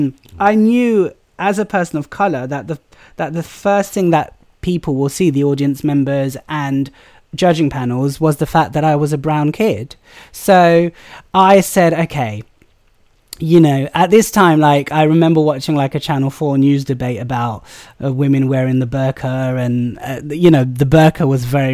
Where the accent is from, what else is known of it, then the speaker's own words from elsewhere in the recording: United Kingdom; for me, my drag was very much discussing, like, being British South Asian, being Muslim, being queer.